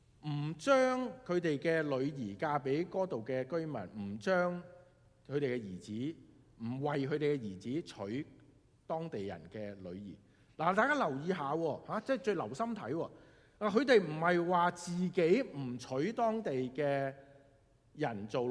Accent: China; 咁你即係以前我哋中國人都會啦，係嘛？

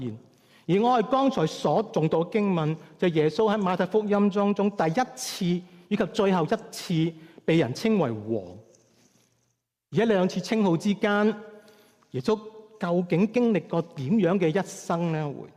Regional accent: Hong Kong; 这个是我小时候在香港长大的屋邨，我叫华富邨

